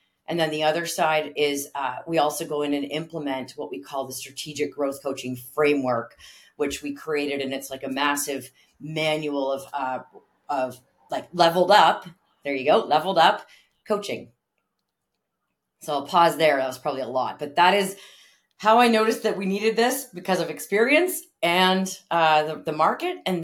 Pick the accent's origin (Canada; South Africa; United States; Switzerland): Canada; Ontario; I grew up near Toronto.